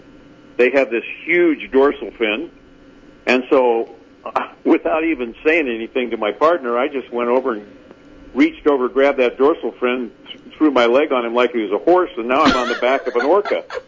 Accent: Palos Verdes, California, United States; I was raised in Palos Verdes, and I surfed the cove all the time

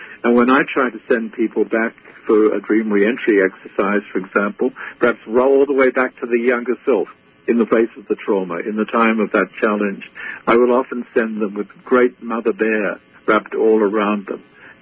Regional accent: Australia; now in North America; I grew up in Australia. We have koalas.

